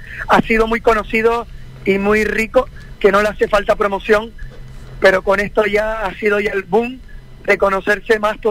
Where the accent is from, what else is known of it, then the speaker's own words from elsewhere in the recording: Canary Islands, Spain; los más seguidores que tengo son aquí en Canarias, en la península, que le doy las gracias porque yo puedo decir que he sido profeta en mi tierra